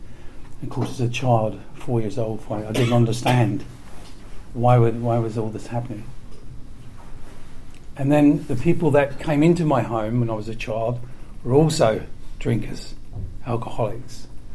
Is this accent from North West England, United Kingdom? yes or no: no; Derry, Northern Ireland, United Kingdom; born there; I was born in Derry City, actually, in Northern Ireland, and I had five brothers, two sisters, my mum and dad, and it was a very, very, very small house.